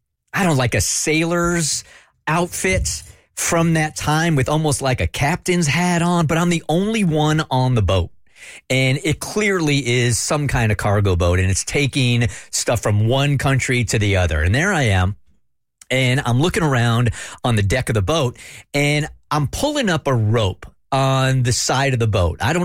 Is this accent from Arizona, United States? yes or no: no; California, United States; You know, I'm from California. I believe in all this woo-woo stuff.